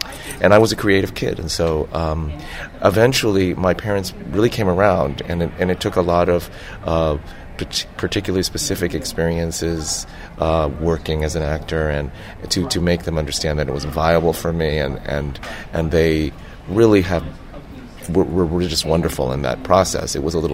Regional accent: San Francisco, California, United States; Well, I grew up in San Francisco, California. I'm, depending on how you count, second or third generation Chinese American.

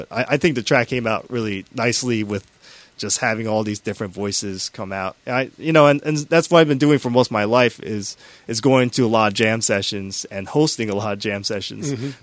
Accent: United States; born there; I mean, you know, I was born here in America, and I went through the school system where there was jazz band and stuff like that, right?

